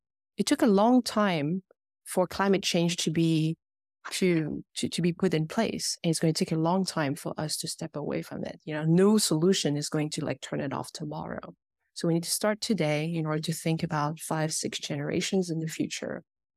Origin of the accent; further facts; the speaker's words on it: France; now in United States; I think living in the US, you know, I grew up in France where that's, I guess, is slightly different.